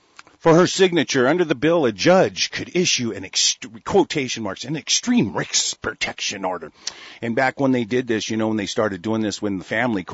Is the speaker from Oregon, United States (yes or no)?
yes; Oregon, United States; I grew up in Oregon, and I travel a lot to Washington.